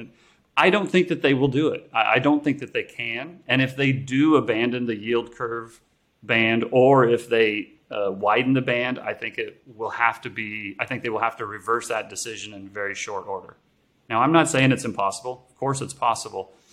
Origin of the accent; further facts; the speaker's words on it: Nebraska, United States; So I grew up in Nebraska, again, like I said, where, you know, football's religion.